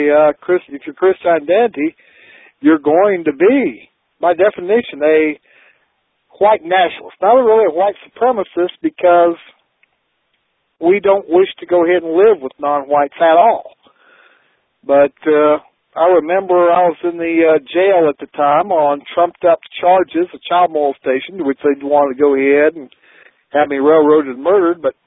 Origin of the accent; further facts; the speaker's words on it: South Dakota, United States; born there; Now, I was born actually in South Dakota